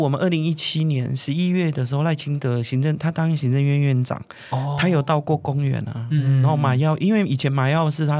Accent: Tainan, Taiwan; 我虽然五十几岁，你们虽然都还很年轻，然后我是爸爸妈妈不同族，我在台南出生、我就是从小生活在汉人的社会里面、然后我完全没有机会学习自己的母语，因为爸爸跟妈妈正好就是不一样族群

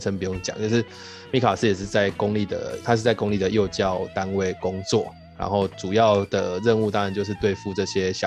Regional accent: Tainan, Taiwan; 就是因为我们都是台南人嘛，所以就会有点亲切感。

